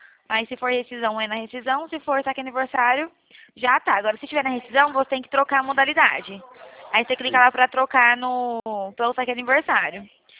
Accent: Bebedouro, São Paulo, Brazil; de Bebedouro, a cidade é Bebedouro, no estado de São Paulo.

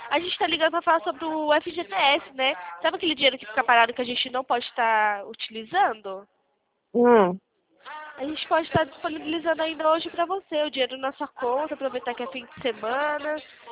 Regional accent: São Carlos, São Paulo, Brazil; correspondente bancária. Sou daqui de São Carlos.

